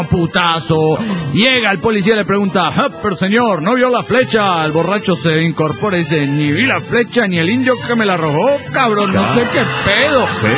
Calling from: Tijuana, Baja California, Mexico; de Tijuana, México.

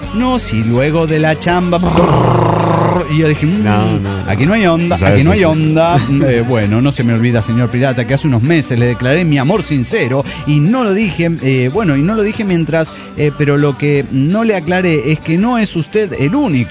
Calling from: Pachuca, Hidalgo, Mexico; de Pachuca, Hidalgo, México.

